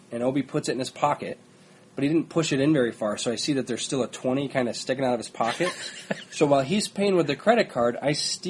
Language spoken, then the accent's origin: English; Michigan, United States; I'm from Michigan.